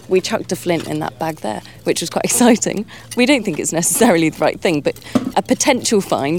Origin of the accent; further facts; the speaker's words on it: Woodbridge, East of England, United Kingdom; born there; now in Wales; I've come over here from Wales, but actually I was born in Woodbridge, so this is an important site for me because I love archaeology, so it's nice to come back home